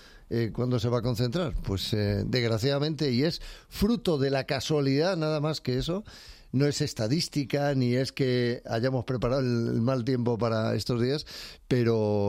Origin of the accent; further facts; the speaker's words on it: Cartagena, Region of Murcia, Spain; Sí, yo soy de Cartagena y me voy a la Semana Santa de Cartagena, que es muy bonita, por cierto, sí.